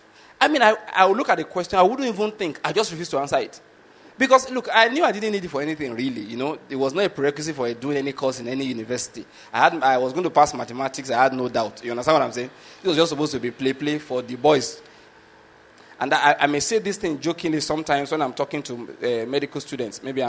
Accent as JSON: {"language": "English", "country": "Nigeria", "first_language": "Yoruba", "second_language": "English", "said": "You did Yoruba, which is my native language."}